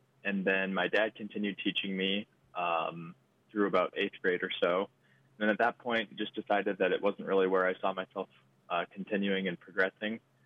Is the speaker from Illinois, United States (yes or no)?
no; Sioux City, Iowa, United States; So I grew up in Sioux City, Iowa, attending Holy Cross Parish.